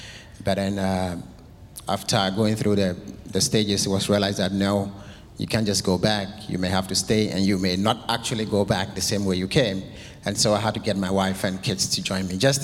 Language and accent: English; Ghana; moved away as an adult; Yes, I came from Ghana.